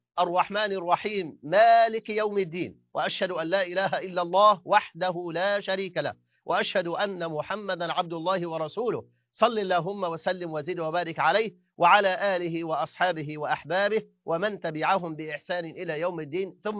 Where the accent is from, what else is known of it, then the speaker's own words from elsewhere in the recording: Mansoura, Dakahlia, Egypt; كنت طفلا صغيرا في الصف الرابع الابتدائي، وفي اليوم الأول للدراسة، وكان البيت عندنا في قريتي في المنصورة بجوار المدرسة